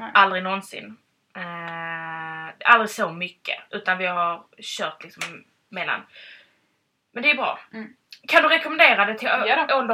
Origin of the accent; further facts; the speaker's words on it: Sweden; För att ofta som svensk, speciellt, vill man ju släta över och gå lite lugnt därifrån.